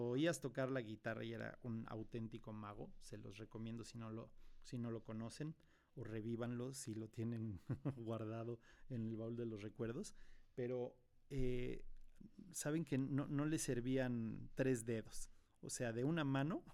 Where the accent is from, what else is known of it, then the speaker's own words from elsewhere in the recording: Querétaro, Mexico; el primer hombre bala que vi en vivo fue en mi infancia en Querétaro